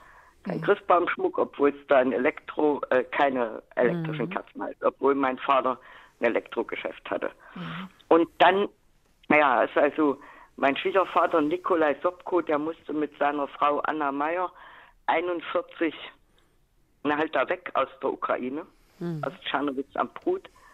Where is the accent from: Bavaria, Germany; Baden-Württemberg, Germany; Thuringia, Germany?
Thuringia, Germany; Jena; Ich bin im Juli 73 Jahre alt geworden. Mhm. Ich komme aus Jena.